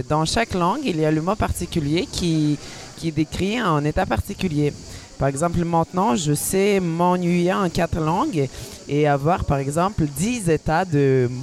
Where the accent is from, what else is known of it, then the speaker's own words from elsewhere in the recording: Kyiv, Ukraine; French is a second language; Je suis ukrainienne de Kiev qui est née en 83.